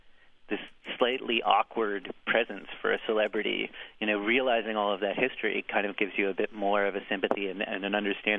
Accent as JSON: {"language": "English", "country": "Canada", "said": "because of being Canadian"}